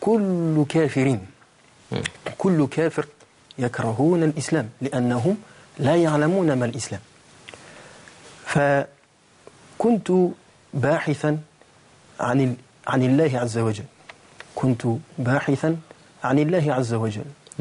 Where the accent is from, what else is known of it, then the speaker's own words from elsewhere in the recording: France; born there; Arabic is a second language; ولدت في فرنسا وهذا بلد حيث يعيش الكافرين الكافرون، وما أتاني من الإسلام إلا السوء، ونشأت على الدين النصارى